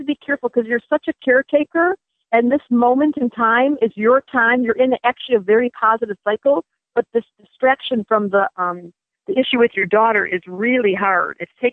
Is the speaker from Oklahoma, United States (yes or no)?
no; Michigan, United States; I'm from Michigan. I grew up in Michigan